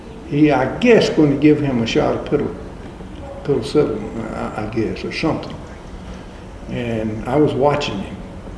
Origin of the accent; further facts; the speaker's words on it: North Carolina, United States; Between Bailey and Spring Hope, Stanhope, Place Chapel.